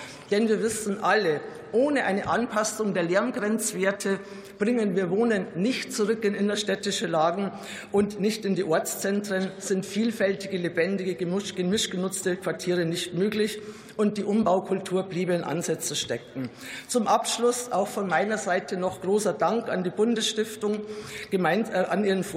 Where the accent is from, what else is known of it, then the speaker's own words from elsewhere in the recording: Munich, Bavaria, Germany; Allein aus meiner Heimatstadt sind mir mehrere Vorhaben bekannt